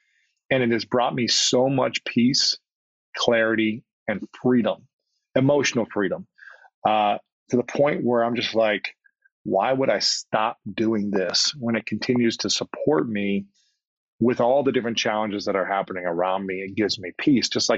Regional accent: Ohio, United States; I'll speak for my case as a man growing up in Ohio playing sports.

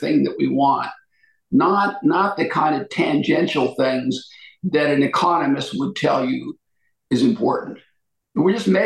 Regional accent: Ashtabula, Ohio, United States; when I grew up in Ashtabula, kids were proud that their dad worked at the mill, right?

